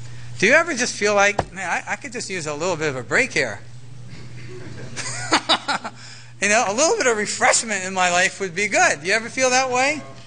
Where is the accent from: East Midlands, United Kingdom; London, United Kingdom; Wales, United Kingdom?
Wales, United Kingdom; I'm Welsh. I mean, what do you say? There's nothing about Welsh, you know? I'm selfish because I'm Welsh.